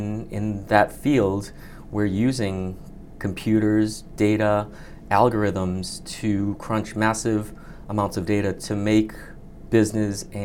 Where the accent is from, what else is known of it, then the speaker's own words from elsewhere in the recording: Quincy, Massachusetts, United States; I am a near lifelong Quincy resident. I grew up in Howes Neck. I graduated from these public schools